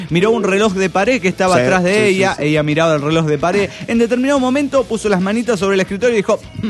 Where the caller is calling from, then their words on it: Cancún, Quintana Roo, Mexico; de Cancún, México.